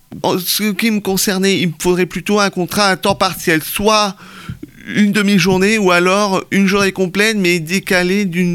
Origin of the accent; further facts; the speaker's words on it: Lagny-sur-Marne, Île-de-France, France; born there; j'ai 28 ans, je suis né à Lagny-sur-Marne